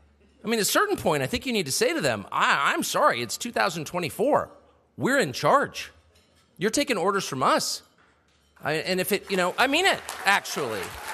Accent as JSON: {"language": "English", "country": "United States", "said": "I love the United States above all. I am American."}